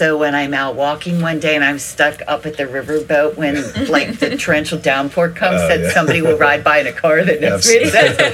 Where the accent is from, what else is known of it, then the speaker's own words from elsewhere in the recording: Oxon Hill, Maryland, United States; I grew up in Oxon Hill, but when I grew up in the 60s, it was still Southeast Washington.